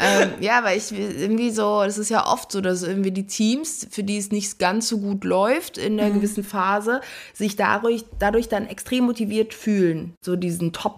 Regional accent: Berlin, Germany; Als Berlinerin frage ich mich immer, was das soll.

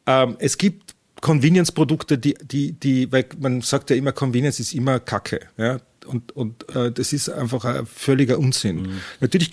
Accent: Burgenland, Austria; weil wir als Burgenländer wissen, was die Tiroler machen

